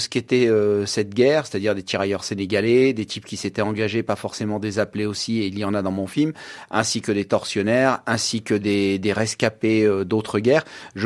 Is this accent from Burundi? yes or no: no; Marseille, Provence-Alpes-Côte d'Azur, France; born there; Moi, je suis né à Marseille